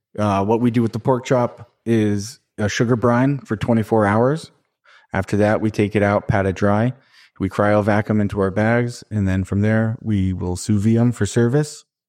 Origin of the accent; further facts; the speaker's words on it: Vermont, United States; also born or lived in New Hampshire, United States; So I was born in Vermont and spent a lot of my life in New Hampshire, right on the border of the Connecticut River there.